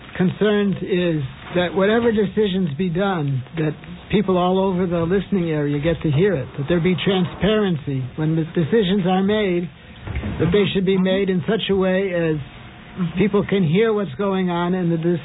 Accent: Long Island, New York, United States; I'm from Long Island.

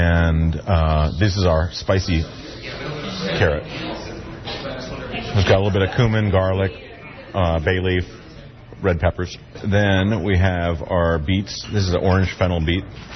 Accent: East Coast, United States; I always had these when I was a kid growing up in the East Coast. And when I moved out here and saw that, how much green tomatoes there were, I was just really excited about it.

